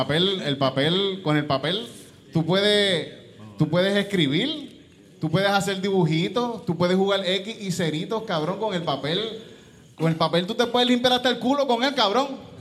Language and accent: Spanish; Yauco, Puerto Rico; cuando era pequeño, yo me recuerdo en Yauco, caminando un día por el Paseo de Diego, por el paseo.